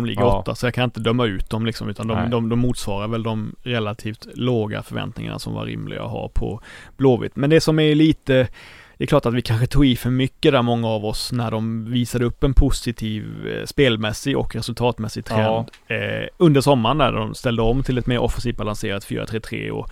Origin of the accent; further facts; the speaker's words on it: Blekinge, Sweden; jag kommer från Blekinge